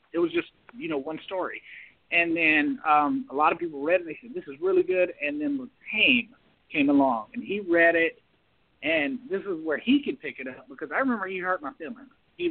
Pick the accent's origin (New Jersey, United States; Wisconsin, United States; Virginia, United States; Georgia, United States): Georgia, United States; But where I grew up in Georgia, I was writing it from the memory of a stadium that we did have.